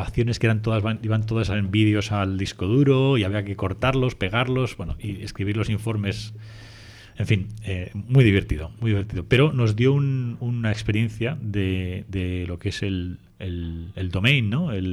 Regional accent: Madrid, Community of Madrid, Spain; Yo soy de Madrid y mis socios eran de Barcelona, pero nos conocimos en Madrid.

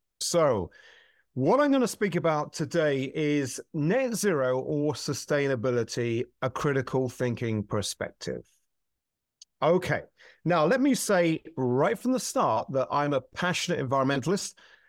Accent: United Kingdom; I'm a Brit, as you can probably sound.

